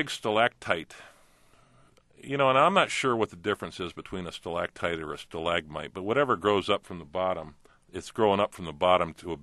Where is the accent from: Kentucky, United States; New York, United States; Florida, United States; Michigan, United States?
Florida, United States; I grew up in Florida, so I remembered when it was frost warnings came, we'd turn the water on the sprinklers to the trees, the citrus trees